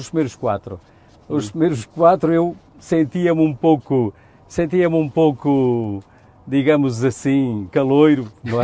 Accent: Norte, Portugal; moved away; E toda a gente aqui sabe que eu sou transmontano, porque eu não esqueço.

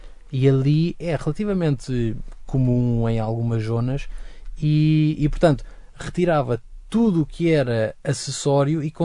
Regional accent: Portugal; que era a minha visão enquanto ocidental. Ou seja, não necessariamente enquanto português

